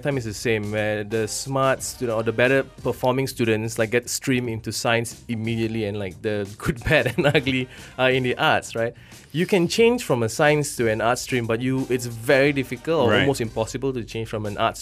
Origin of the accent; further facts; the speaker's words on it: Kuala Lumpur, Federal Territory of Kuala Lumpur, Malaysia; Or I was from Methodist boys' school, Kuala Lumpur.